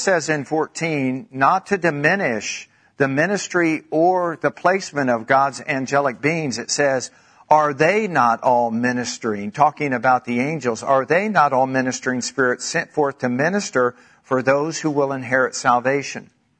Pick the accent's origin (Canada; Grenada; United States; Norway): United States; the South; And of course, growing up in the South, my brother and I would sit in the back seat.